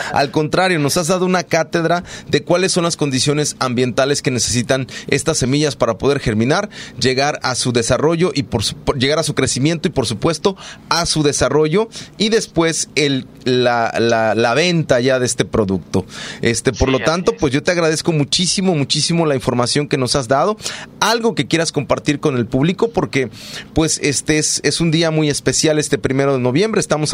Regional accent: Mexico; por parte de la cultura que tenemos como mexicanos

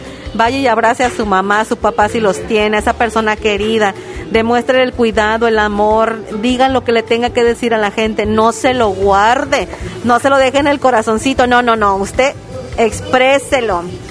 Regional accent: Mexico; nosotros, como los mexicanos, siempre decimos que tenemos mucha cercanía con la muerte

